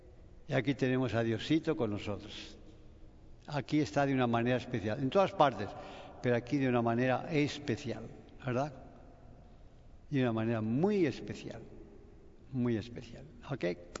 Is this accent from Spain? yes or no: yes; Spain; yo soy de España, y allá en España el 100% íbamos a misa.